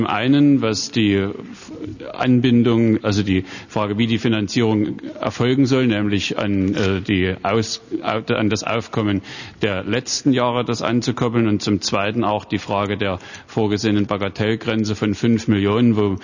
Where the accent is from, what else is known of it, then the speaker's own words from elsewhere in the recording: Thuringia, Germany; versuche ich es jetzt als Thüringer nochmal bei einem Wahlthüringer.